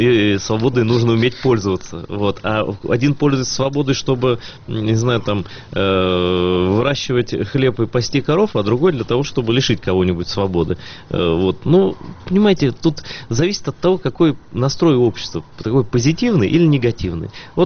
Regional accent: Crimea, Ukraine; а вот я крымский татарин, а какой я ислам всю жизнь видел?

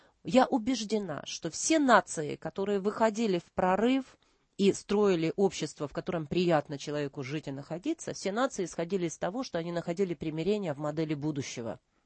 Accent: Kharkiv, Kharkiv Oblast, Ukraine; born there; Я сама родилась в Харькове.

